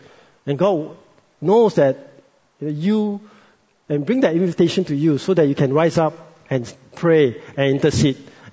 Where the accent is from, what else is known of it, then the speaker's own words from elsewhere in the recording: Malaysia; I'm a Malaysian